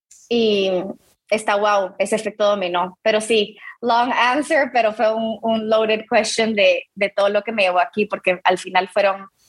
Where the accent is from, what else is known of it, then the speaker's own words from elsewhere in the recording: Guatemala; yo soy de Guate